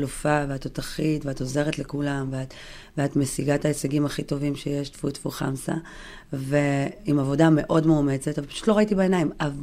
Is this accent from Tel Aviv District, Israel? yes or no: no; Yeruham, Southern District, Israel; אני גדלתי בירוחם, שזה מקום אמנם מאוד מאוד חם ועוטף, אבל גם זה מקום שאת רואה דברים שהם של אוכלוסיות מוחלשות.